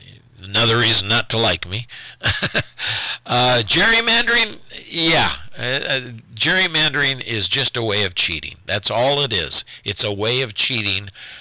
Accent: South Bend, Indiana, United States; where I grew up in South Bend, Indiana, in an area that was a changing area.

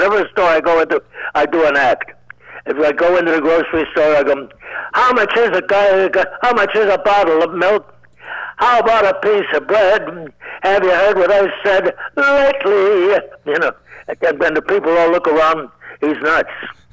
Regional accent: Chicago, Illinois, United States; "You was from Chicago? I'm from Chicago."

